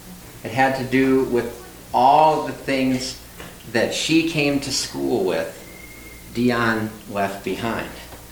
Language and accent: English; Minneapolis, Minnesota, United States; Whenever I tell people I'm from Minneapolis, the usual response is, it's a really nice city.